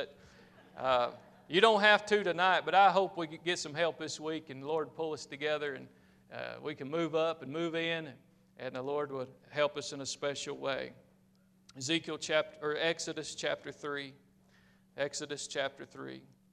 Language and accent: English; Appalachia, United States; So I came from the Appalachian Mountains and moved to the Ozark Mountains.